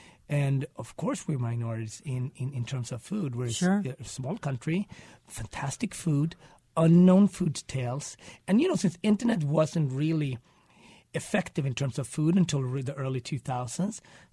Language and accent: English; Sweden; English is a second language; also born or lived in Japan / France / Switzerland; different than the seafood that I grew up with in Sweden.